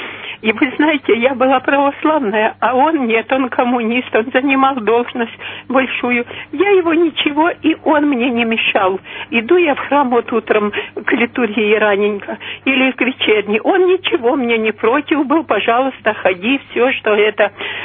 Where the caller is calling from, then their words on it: Krasnodar, Krasnodar Krai, Russia; Я хочу, я из Краснодара.